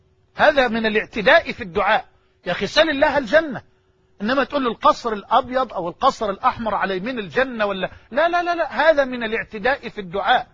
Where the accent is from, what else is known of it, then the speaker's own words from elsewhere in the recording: Egypt; يعني بلغتنا في بلهجتنا في مصر